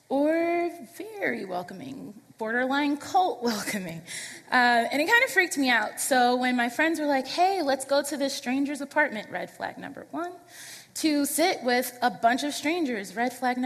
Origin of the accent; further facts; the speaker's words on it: Brooklyn, New York, United States; now in Connecticut, United States; If you don't know me personally, then you don't know that I'm from Brooklyn, New York, and when I came to Connecticut after college